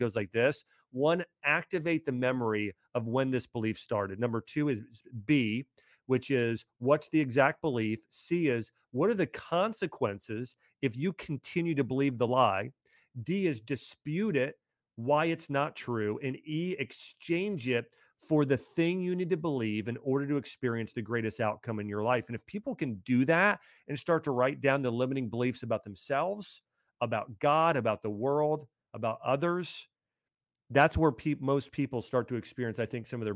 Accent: Ohio, United States; I grew up in Ohio.

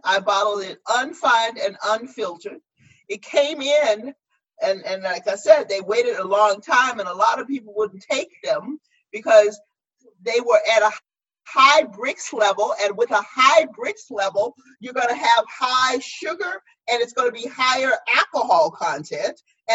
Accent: Texas, United States; I'm a Texan. This wine speaks my personality.

